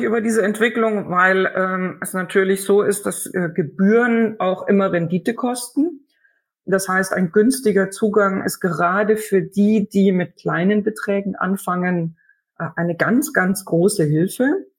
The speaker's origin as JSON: {"language": "German", "country": "Germany", "said": "Also als Deutscher kann ich zum Beispiel schon viel in deutschen Zeitungen oder im Internet über deutsche Unternehmen erfahren und ich verstehe es auch besser."}